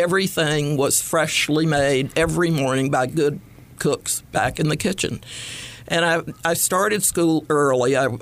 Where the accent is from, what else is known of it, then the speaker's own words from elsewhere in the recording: Raleigh, North Carolina, United States; born there; I was born in Raleigh after they came back to Raleigh.